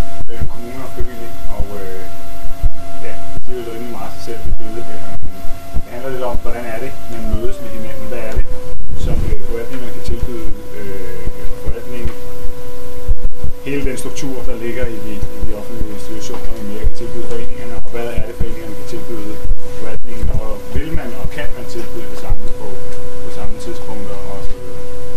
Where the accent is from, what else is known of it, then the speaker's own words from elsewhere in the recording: Pakistan; udover det, så er jeg fra Pakistan